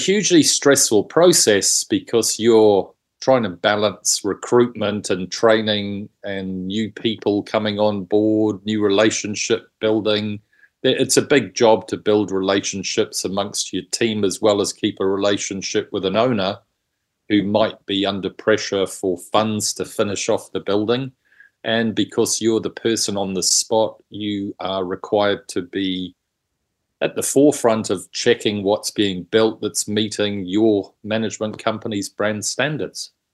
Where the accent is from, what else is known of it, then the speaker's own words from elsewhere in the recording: Auckland, New Zealand; I was brought up on Auckland's North Shore, went to university, didn't like it